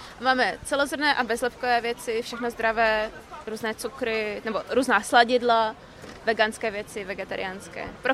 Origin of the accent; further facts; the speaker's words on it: Prague, Czechia; My jsme ze Žižkova, jsme rodina pekárna a já jsem dcera. Jsem vlastně od 8 let, tak tady v tom vyrůstala